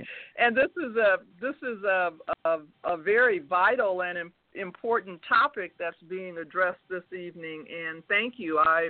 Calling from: Denver, Colorado, United States; I'm calling from Denver, Colorado.

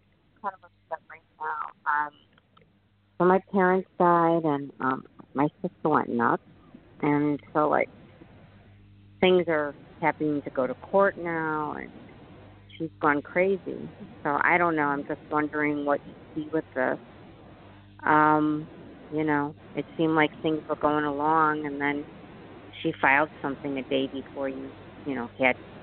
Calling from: Chicago, Illinois, United States; Chicago area.

